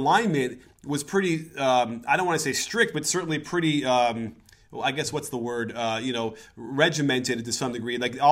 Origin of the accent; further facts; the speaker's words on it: Chicago, Illinois, United States; And I grew up in Chicago, and we had heard about those mythical Bulls teams.